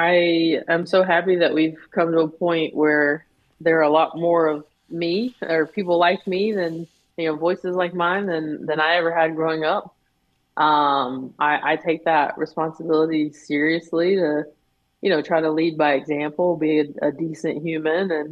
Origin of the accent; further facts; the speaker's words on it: the South, United States; And being a Southerner too, you know, I want to help with any progress I can in those areas.